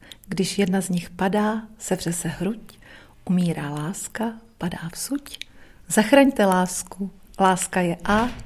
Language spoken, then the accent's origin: Czech; Brno, South Moravian Region, Czechia; Ano, narodila jsem se v Brně, žiji v Brně. Jsem Brňák srdcem i duší.